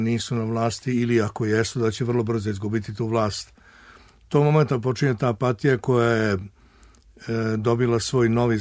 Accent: Serbia

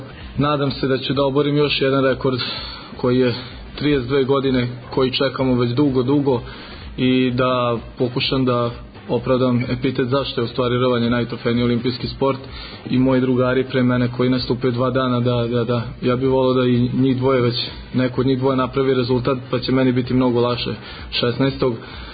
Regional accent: Subotica, Vojvodina, Serbia; Ja sam iz Subotice, moja 2 drugara su iz Sente

